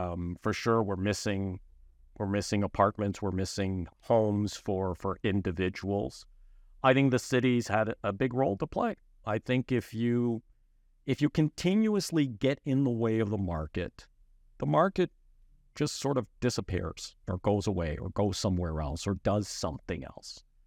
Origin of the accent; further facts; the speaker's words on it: Montreal, Quebec, Canada; I'm from Montreal.